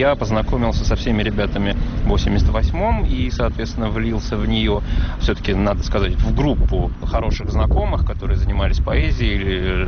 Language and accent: Russian; Fergana, Fergana Region, Uzbekistan; что я поэт из Ферганы